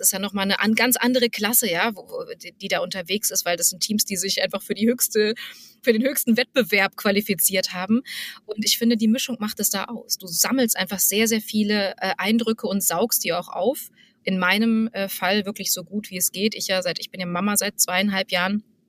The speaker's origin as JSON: {"language": "German", "town": "Hanover", "region": "Lower Saxony", "country": "Germany", "tie": "born there", "lives_now": "Berlin, Germany", "said": "Ich bin ja gebürtig aus Hannover."}